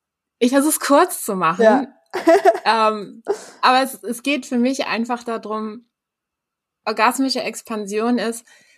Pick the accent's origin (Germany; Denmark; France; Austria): Denmark; German is a second language; Ich komme aus Dänemark.